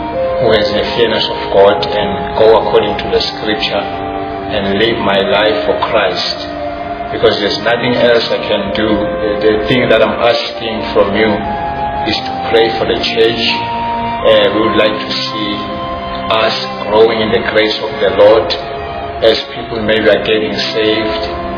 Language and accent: English; Dwaleni, Mpumalanga, South Africa; And I'm from South Africa in Mpumalanga. The village is Dwaleni, from Dwaleni Baptist Church.